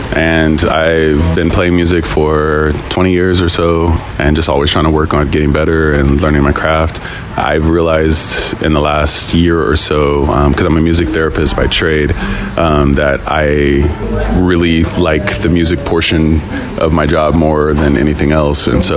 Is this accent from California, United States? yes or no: yes; San Diego, California, United States; now in Paso Robles, United States; So I am from San Diego, but that's not where I like reside. I currently live in a place called Paso Robles, mm-hmm. which is in the middle of California.